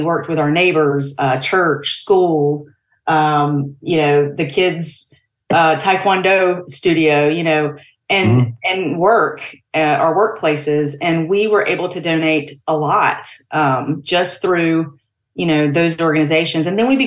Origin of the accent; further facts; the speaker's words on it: Greenville, United States; We are born and raised in the Greenville area for sure.